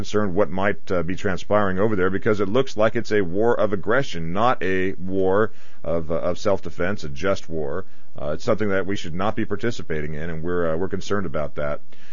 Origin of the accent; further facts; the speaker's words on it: California, United States; And, you know, growing up in Orange County, this is a very much a conservative or libertarian area.